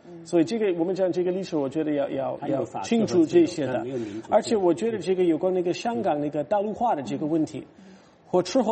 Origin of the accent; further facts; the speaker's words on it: United States; Chinese is a second language; 所以作为一个美国人，我考虑这些问题